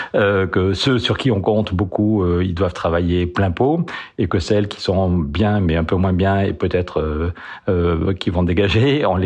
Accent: Périgueux, Nouvelle-Aquitaine, France; born there; je suis né à Périgueux en 1964

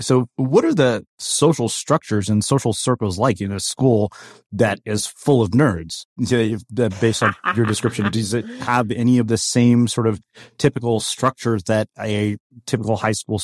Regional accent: College Station, Texas, United States; And I said, "I grew up in College Station." He was like, "No way, that's where we're from."

